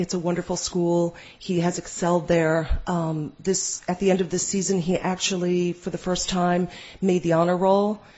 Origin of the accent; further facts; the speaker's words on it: Queens, New York, United States; born there; I was born in Queens, New York.